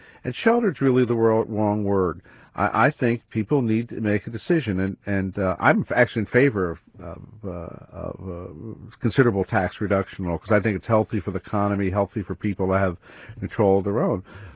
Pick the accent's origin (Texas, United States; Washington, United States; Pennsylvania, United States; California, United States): Texas, United States; So that is my background. I came from Texas